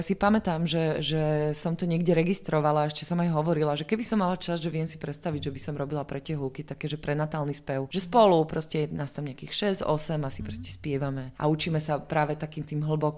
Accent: Pezinok, Bratislava Region, Slovakia; ja som naozaj vyrastala akože v rodine, kde ja som z Pezinka

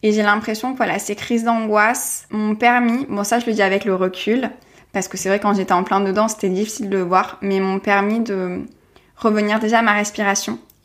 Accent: Marseille, Provence-Alpes-Côte d'Azur, France; je viens de Marseille, pour ceux qui ne le savent pas, j'ai grandi à Marseille et depuis 3 ans, voilà, j'avais quitté Marseille, quitté mes racines

